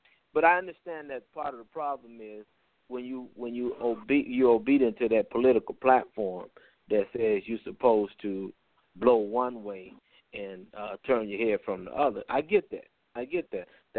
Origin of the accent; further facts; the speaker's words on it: Chicago, Illinois, United States; because I'm from Chicago, and he got his start in Chicago.